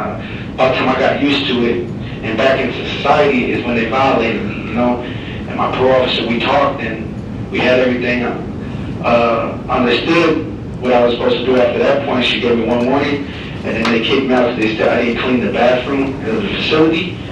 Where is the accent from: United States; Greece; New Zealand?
United States; Illinois; I'm from Illinois. I never been to Arizona in my life.